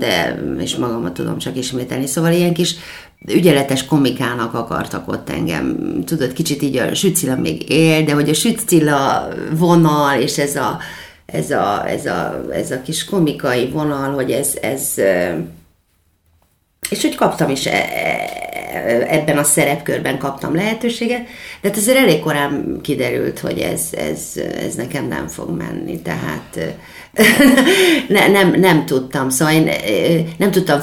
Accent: Pécs, Baranya, Hungary; moved away as an adult; now in Budapest, Hungary; mert pécsi vagyok, már az is egy trauma volt, hogy eljöttem Budapestre 18 éves koromban

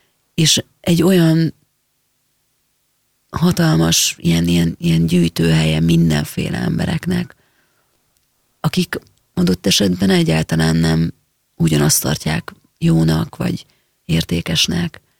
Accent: Budapest, Hungary; én pesti vagyok. Én itt nőttem fel, nekem mindenem itt van, minden barátom.

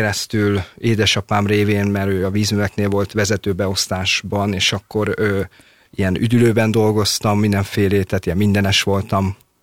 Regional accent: Budapest, Hungary; Újlipótvárosban lakom még a mai napig, és ott is születtem

